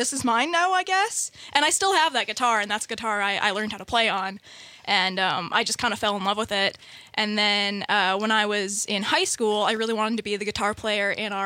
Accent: Ashland, Wisconsin, United States; I'm from Ashland, Wisconsin.

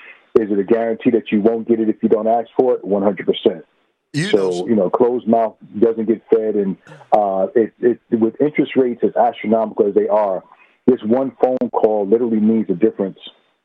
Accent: Queens, New York, United States; I'm from Queens.

